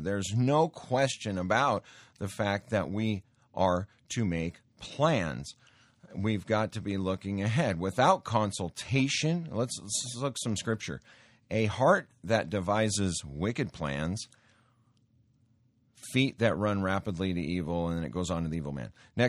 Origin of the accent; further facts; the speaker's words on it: Montana, United States; I grew up in Montana, and I got exposed to a lot of those rough old, you know, backwoods ranchers or out in the central Montana ranchers